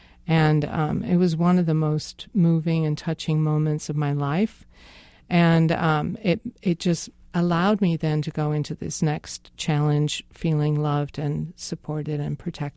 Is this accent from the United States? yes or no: no; England, United Kingdom; accent: English; and my English accent will come out now.